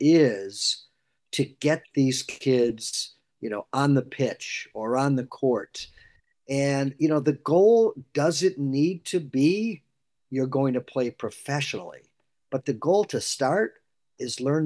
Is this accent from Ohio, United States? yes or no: yes; Cleveland, Ohio, United States; there may not be a team now in Buffalo or in Toronto or in my hometown of Cleveland yet